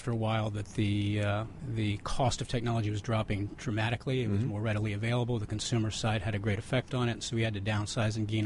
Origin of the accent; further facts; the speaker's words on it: Washington, District of Columbia, United States; Fourth generation Washingtonian, one of the few.